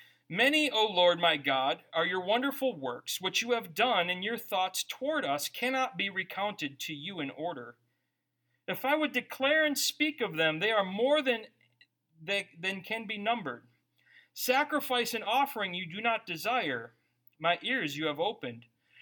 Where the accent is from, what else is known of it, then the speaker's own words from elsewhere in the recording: United States; Oh, I'm an American. We do none of that.